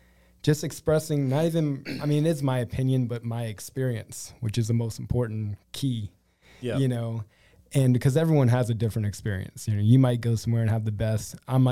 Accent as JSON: {"language": "English", "town": "Morgan City", "region": "Louisiana", "country": "United States", "tie": "born or raised there", "said": "Yeah, so I'm actually born and raised in Morgan City, Louisiana."}